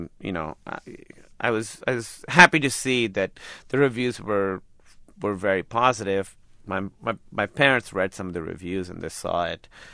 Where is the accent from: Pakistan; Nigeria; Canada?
Pakistan; now in United States; it was about me growing up in Pakistan in a very religious Shiite family. Growing up with that and then coming to America and sort of the culture shock of coming to America